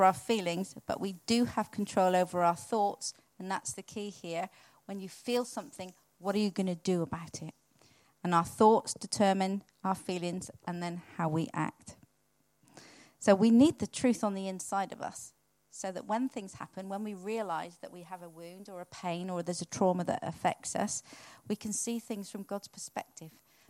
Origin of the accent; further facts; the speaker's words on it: South West England, United Kingdom; I'm from Cornwall, and there was a certain build in little villages.